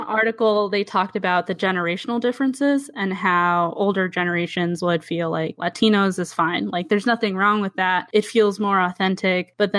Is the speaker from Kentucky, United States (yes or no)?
no; Norfolk, Virginia, United States; now in San Francisco, United States; I was born in the Hampton Roads area of Virginia. So that's basically Norfolk, Virginia, Newport News, Hampton, and a few other cities in that area, southeastern Virginia. And I grew up for most of my life in Norfolk, Virginia.